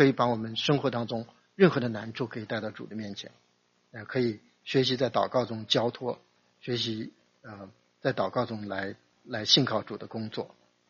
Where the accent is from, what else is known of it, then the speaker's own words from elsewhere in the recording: China; 我们特别是近代的中国人觉得好像是人死如灯灭